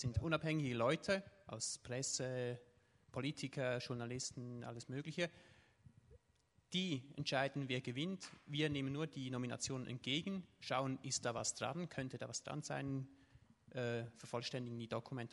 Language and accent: German; Switzerland; Und bei uns in der Schweiz ist es ausdrücklich so